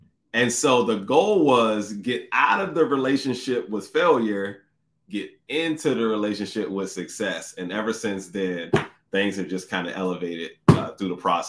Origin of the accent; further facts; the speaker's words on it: Washington metropolitan area, United States; also born or lived in Pennsylvania; I'm from the DMV area.